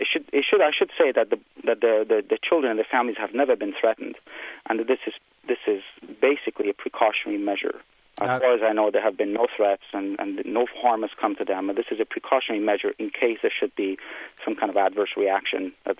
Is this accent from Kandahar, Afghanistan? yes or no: no; Kabul, Afghanistan; I grew up in Kabul, like all the other boys in Kabul flying kites